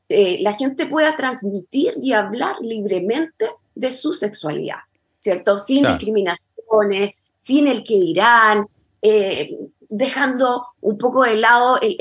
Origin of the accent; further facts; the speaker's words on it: Chile; nosotros como cultura chilena.